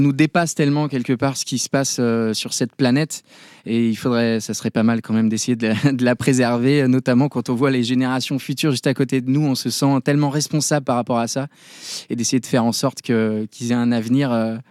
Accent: Nouvelle-Aquitaine, France; j'ai grandi dans la Creuse et on allait faire une virée familiale dans la ville à côté.

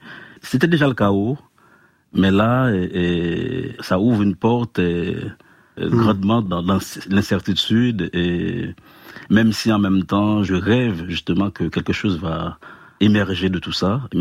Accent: Haiti; quand on est haïtien, on se réveille un matin, on apprend cette nouvelle

